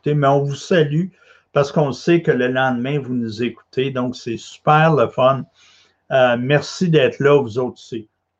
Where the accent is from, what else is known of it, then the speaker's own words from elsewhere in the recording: Quebec, Canada; c'est des gens de mon coin de pays, des cantons de l'Est, dans le coin de Sutton, là, dans ces coins-là, Lac-Brome.